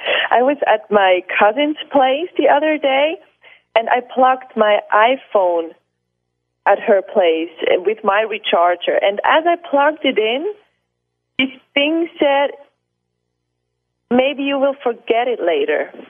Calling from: Basel, Basel-Stadt, Switzerland; I'm calling in from Basel, Switzerland, from my sofa.

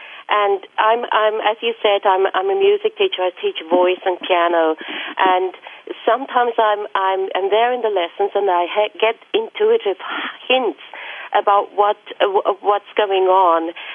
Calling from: Hamburg, Germany; I'm calling in from Hamburg right now.

